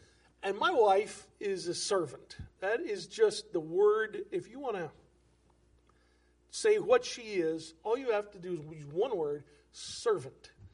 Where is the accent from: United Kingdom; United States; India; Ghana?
United States; Ouch, I'm an American. Okay? I'm all the way American. I love this country.